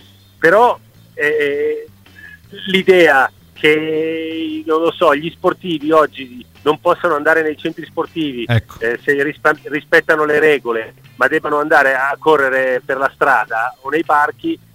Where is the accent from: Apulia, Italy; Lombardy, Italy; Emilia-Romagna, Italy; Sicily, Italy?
Lombardy, Italy; Milan; io sono cresciuto a Milano, per cui immaginatevi, Milano, sì. Sono cresciuto a Milano a 500 metri a 500 metri abitavo dallo stadio.